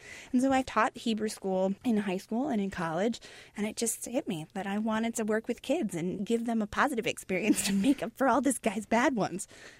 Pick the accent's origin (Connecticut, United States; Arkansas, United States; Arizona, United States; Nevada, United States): Nevada, United States; Las Vegas; Growing up in Las Vegas was so different, as you guys can imagine, you know.